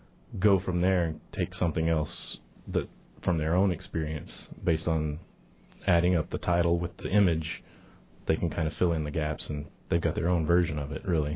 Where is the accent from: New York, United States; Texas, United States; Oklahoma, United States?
Texas, United States; I'm from Texas originally, so back when that was a frontier, a lot of those stories came down to me through my family